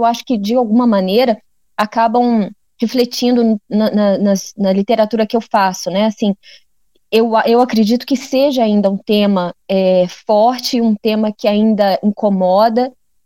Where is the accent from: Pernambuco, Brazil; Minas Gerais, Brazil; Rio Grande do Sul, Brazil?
Minas Gerais, Brazil; nasci no Brasil, fui criada em Minas Gerais, numa cidade muito pequena, entre mulheres